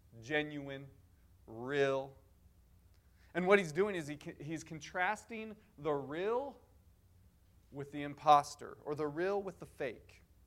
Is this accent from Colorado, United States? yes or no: yes; Denver, Colorado, United States; now in Cheyenne, United States; So I am a city boy, right? I was born and raised in Denver, big city. It's over a couple million by now. I loved living in the city. I loved city life.